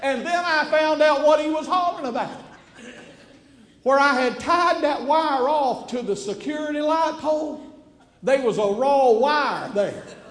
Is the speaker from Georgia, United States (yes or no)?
yes; Georgia, United States; I like dogs. I'm from Georgia. You got to like dogs, right?